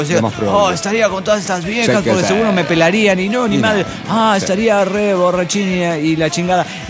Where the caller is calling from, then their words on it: New York, United States; de New York.